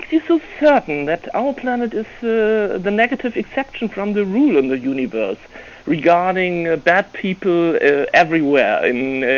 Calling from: Germany; English is a second language; I'm calling from Germany.

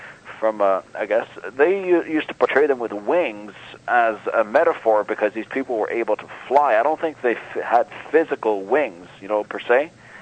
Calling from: North Bay, Ontario, Canada; from North Bay, Ontario.

